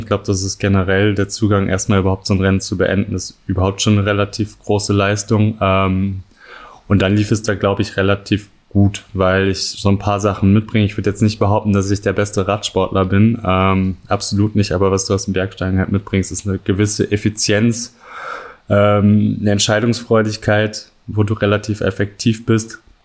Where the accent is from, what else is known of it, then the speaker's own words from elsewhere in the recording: Cologne, North Rhine-Westphalia, Germany; Ich komme aus Köln. Da gibt es nicht viele Berge.